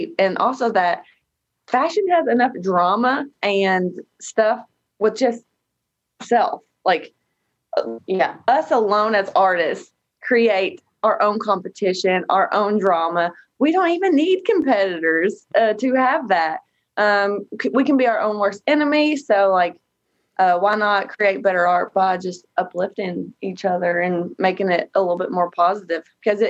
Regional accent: Stamford, Kentucky, United States; now in Cincinnati, United States; I'm from Stamford. It's very tiny. It's about 2.5 hours from here.

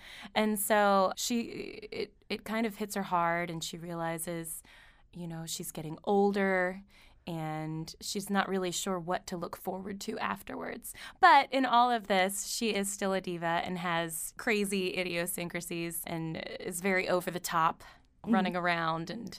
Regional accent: Louisiana, United States; also born or lived in Bloomington; now in Knoxville, United States; I am originally from Southeast Louisiana, and I moved to Indiana, Bloomington, Indiana, and lived there for a while

